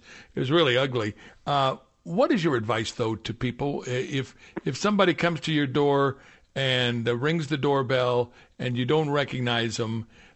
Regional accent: Kansas City, United States; You've got an 86-year-old man in my old stomping ground where I grew up in Kansas City.

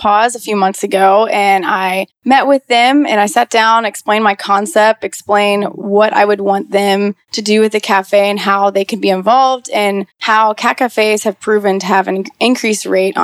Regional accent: Atlanta, Georgia, United States; also born or lived in Savannah; I was born and raised in Savannah, moved to Atlanta when I was about 9. I've been here ever since.

